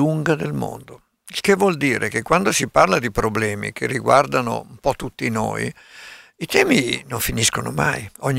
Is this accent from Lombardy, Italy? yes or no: yes; Bergamo, Lombardy, Italy; also born or lived in Milan; io sono sempre stato un pendolare Milano-Bergamo, sono nato a Milano, a 2 mesi sono andato a Bergamo, sono rimasto fino a 10 anni. Da 10 anni a 30-35 sono rimasto a Milano, poi sono ritornato a Bergamo